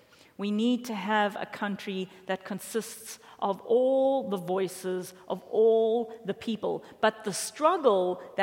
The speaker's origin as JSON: {"language": "English", "country": "South Africa", "said": "As most of you know, I am South African"}